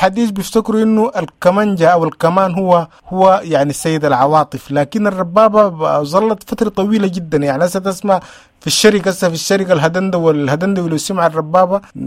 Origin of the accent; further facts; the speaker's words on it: Sudan; أو حتى نحن ذاتنا كسودانيين